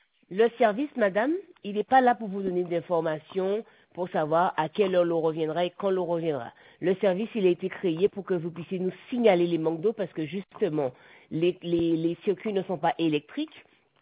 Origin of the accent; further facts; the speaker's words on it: Guadeloupe, France; je suis guadeloupéenne, en pas fonctionnaire, je n'ai pas de citerne, d'accord? Je vis dans un appartement, je suis locataire